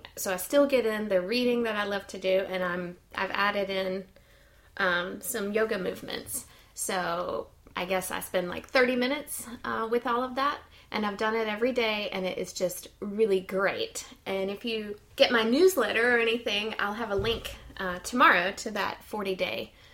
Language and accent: English; United States; I'm an American and I can't watch it.